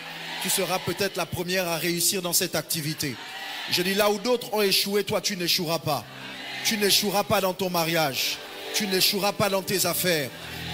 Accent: Port-Gentil, Ogooué-Maritime, Gabon; J'ai grandi à Port-Gentil, j'ai marché dans les rues de Port-Gentil, j'ai appris à Raponda, école mixte Raponda

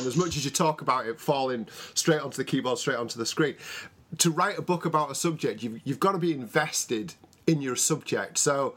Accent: England, United Kingdom; and certainly us as English football fans, to places, you know, we'd never heard

